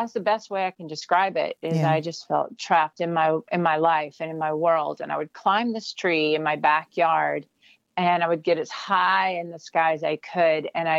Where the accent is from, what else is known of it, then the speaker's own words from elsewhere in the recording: Greer, South Carolina, United States; Well, so growing up in Greer, South Carolina, you know, there's this highway that connects Greenville to Spartanburg, and Greer's kind of right in the middle of it.